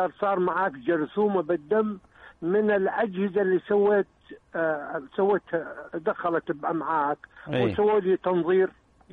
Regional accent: Syria; now in Saudi Arabia; يا شيخ أنا سوري مقيم بالسعودية

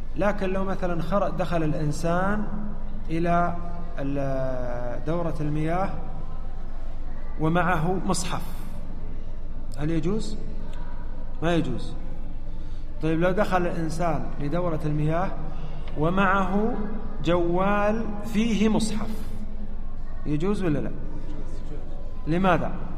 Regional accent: Saudi Arabia; حنا عندنا في السعودية الأوراق النقدية مكتوب عليها

